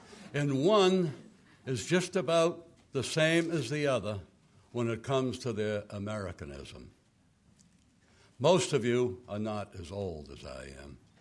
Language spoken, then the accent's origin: English; Boston, Massachusetts, United States; It's not because I'm from Boston. That has nothing to do with it.